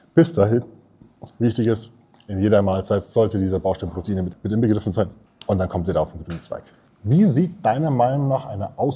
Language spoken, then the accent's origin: German; Bavaria, Germany; ich bin Niederbayer. Ja, ich bin aufgewachsen mit der ganzen Geschichte.